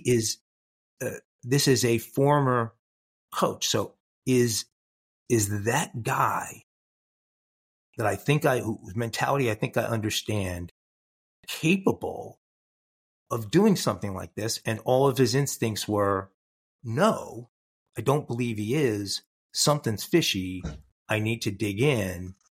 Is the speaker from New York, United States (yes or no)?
no; Pennsylvania, United States; I grew up in Pennsylvania. I'm not a fan of the university